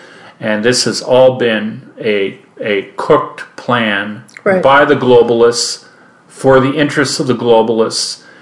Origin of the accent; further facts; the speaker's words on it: Canada; being a Canadian living in Ontario